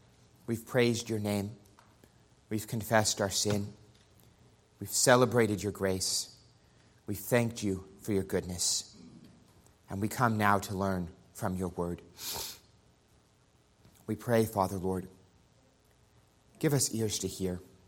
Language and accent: English; New York City, New York, United States; As most of you know, I grew up in New York City.